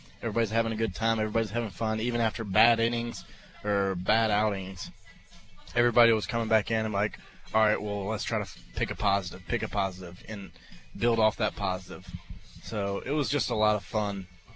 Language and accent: English; Mississippi, United States; I know that's interesting considering I'm from Mississippi.